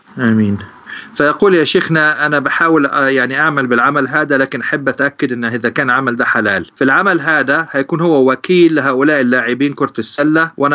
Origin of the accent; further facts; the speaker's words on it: Egypt; مش عارف صراحة عندنا في مصر يسموها إيه الحاجات دي